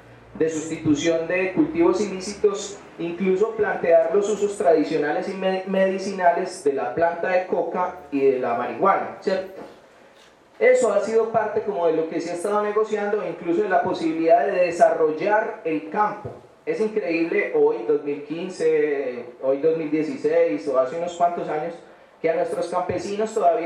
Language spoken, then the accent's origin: Spanish; Antioquia, Colombia; nosotros como colombianos, como antioqueños, como personas que habitan la ciudad de Medellín o otros territorios